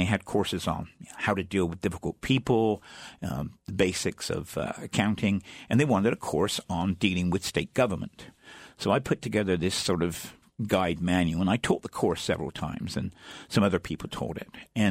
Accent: England, United Kingdom; moved away as an adult; now in United States; I'm from England originally, but I came to the United States to go to school in Washington, D.C., and I was an intern in Congress.

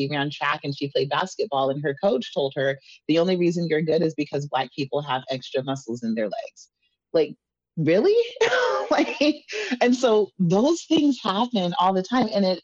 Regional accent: Juneau, Alaska, United States; growing up here in Juneau, I'm from Juneau, raised here my whole life.

